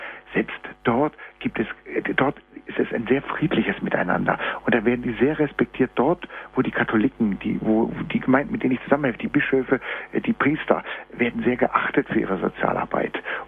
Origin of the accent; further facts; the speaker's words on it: Freiburg, Baden-Württemberg, Germany; ich komme aus Freiburg